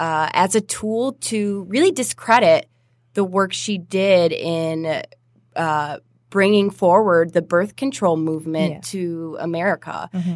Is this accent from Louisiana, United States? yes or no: no; Michigan, United States; So after I graduated, I moved to Detroit. So I'm originally from St. Clair County.